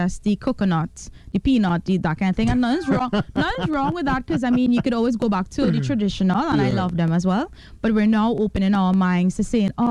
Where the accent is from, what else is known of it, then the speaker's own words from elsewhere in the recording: Trinidad & Tobago; because as a Trinidadian, like, that's what you knew growing up.